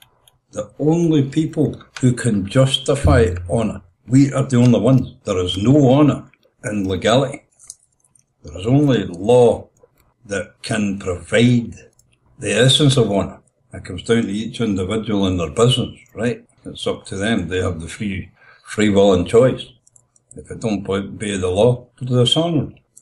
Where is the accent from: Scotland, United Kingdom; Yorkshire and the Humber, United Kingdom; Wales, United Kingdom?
Scotland, United Kingdom; Now, I'm a Scotsman. I'm my own man, right?